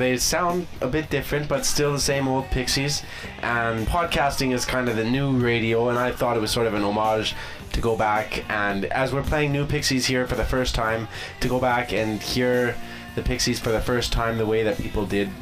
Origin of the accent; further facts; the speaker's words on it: Canada; I just feel, as a Canadian, I have to ask permission for everything.